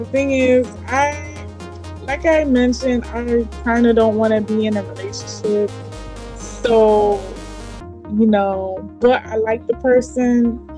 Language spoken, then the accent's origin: English; Florida, United States; now in Canada; I'm from Florida, but I live in Canada.